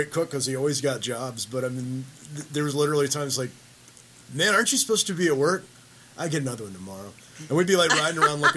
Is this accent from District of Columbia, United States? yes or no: no; Memphis, Tennessee, United States; And kind of growing up in Memphis, and a lot of, you know, my dad came from a pretty blue-collar background